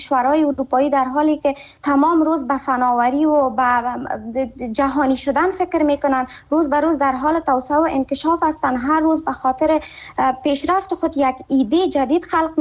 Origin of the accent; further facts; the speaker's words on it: Afghanistan; من حیث یک بانوی افغانستان که در کشور خودم بزرگ شدم، درس خواندم و یا همونجا سالها تحصیل کردم، کار کردم